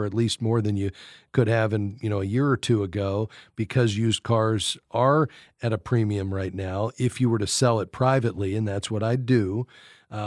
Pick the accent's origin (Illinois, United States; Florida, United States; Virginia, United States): Florida, United States; Fort Lauderdale; we go right down into Miami, Florida, just south of where I grew up in Fort Lauderdale.